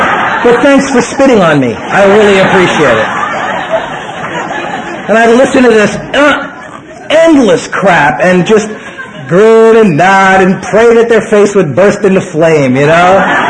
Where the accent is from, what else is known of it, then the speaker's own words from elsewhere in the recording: New York City, New York, United States; I come from the Bronx in New York City. I was brought up in a completely insane family.